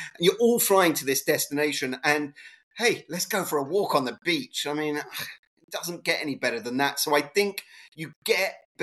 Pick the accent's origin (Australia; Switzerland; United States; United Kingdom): United Kingdom; England; And because we're English, it works out to be 4.5 days, because you do a day either side.